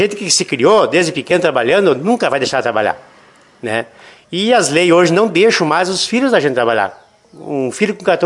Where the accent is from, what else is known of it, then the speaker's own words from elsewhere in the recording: Lagoa Vermelha, Rio Grande do Sul, Brazil; Eu nasci em Davi, quando eu tinha 1 ano, vim para Lagoa Vermelha.